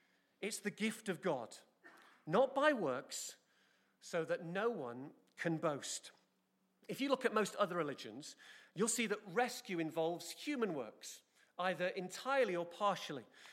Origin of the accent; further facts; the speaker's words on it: England, United Kingdom; Josh is English. I am English.